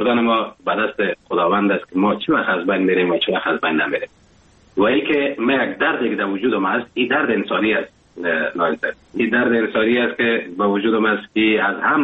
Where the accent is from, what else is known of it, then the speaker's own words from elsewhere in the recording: Afghanistan; now in Germany; افغانستان عزیز ما که محر چقدر به ارتباط وطنم بگویم هنوزم کم است، باید است برش بگویم. اینمی بود که وقتی که من اروپا آمدم، آلمان آمدم